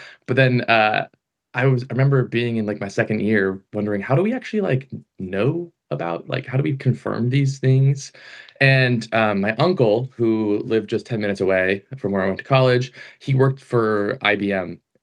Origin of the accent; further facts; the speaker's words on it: California, United States; I grew up in California. I should have known in the first place.